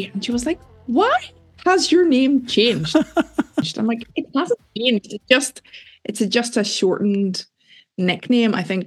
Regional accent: Northern Ireland, United Kingdom; So I'm from Northern Ireland.

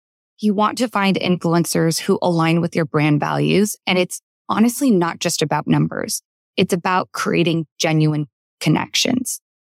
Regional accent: United States; I am a woman, and I'm also a minority. I am Korean American.

